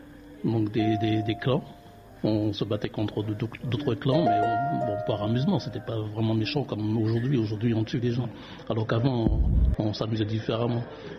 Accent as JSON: {"language": "French", "region": "Martinique", "country": "France", "lives_now": "Marseille, France", "said": "Ok, donc je viens de la Martinique. Je suis adopté à Marseille, mais je viens de la Martinique en fait, et d'une mère qui a vécu à Saint-Pierre"}